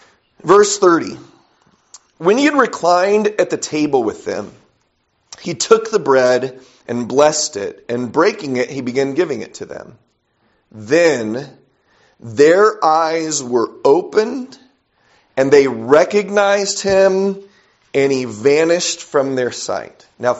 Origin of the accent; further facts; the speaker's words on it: California, United States; growing up in Southern California, pretty dark place I grew up. A lot of bad things going on around me as a kid.